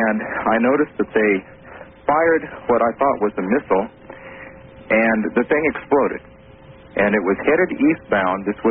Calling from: Seattle, Washington, United States; Yes, I'm calling from Seattle, Washington.

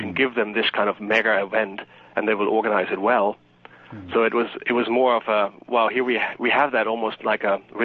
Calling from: Somerville, Massachusetts, United States; I'm calling in from Somerville. I was a 9-year-old boy when I watched the Olympics.

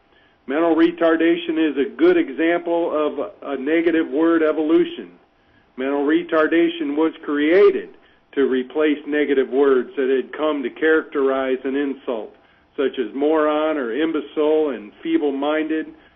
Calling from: Nenana, Alaska, United States; I'm calling in from Nenana.

